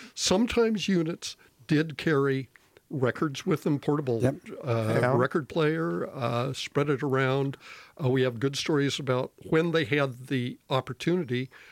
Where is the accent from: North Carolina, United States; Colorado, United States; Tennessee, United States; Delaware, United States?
Colorado, United States; Colorado Springs; I grew up in Colorado Springs. I grew up with country, and I grew up playing it, and I know it.